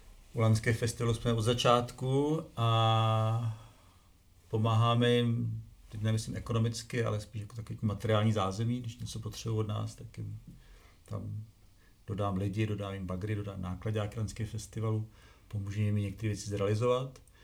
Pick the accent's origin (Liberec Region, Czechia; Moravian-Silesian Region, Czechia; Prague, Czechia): Prague, Czechia; born there; Já jsem se narodil v Praze. Prahu starou miluju, můj dědeček psal knihu o Praze. Bydlel jsem pár let na Kampě. V parcích pražských vyrůstaly moje děti. Ale v této chvíli žiju v Novohradských horách